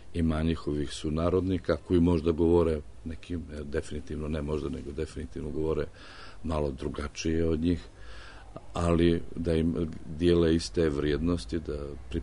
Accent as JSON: {"language": "Serbian", "country": "Montenegro", "said": "kao Srbi iz Crne Gore pokazali da nas ima."}